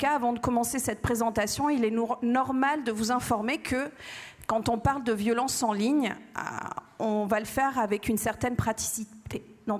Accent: Bordeaux, Nouvelle-Aquitaine, France; Nous, on est de Bordeaux.

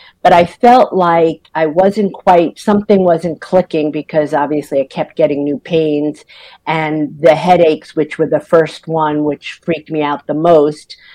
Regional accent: New York, United States; no, never offended. I'm a New Yorker. I love a direct person.

